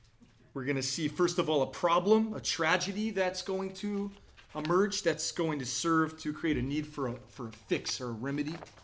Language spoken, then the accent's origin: English; California, United States; But what Pastor doesn't know is I'm actually from the South, Southern California.